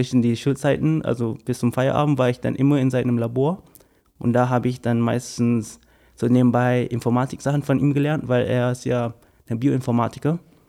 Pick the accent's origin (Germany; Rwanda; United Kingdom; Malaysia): Malaysia; Johor Bahru, Johor; Ja, ich komme aus Johor Bahru und das ist zwar so eine riesige Stadt. Das kann man halt mit Berlin vergleichen, mit Frankfurt sogar vergleichen.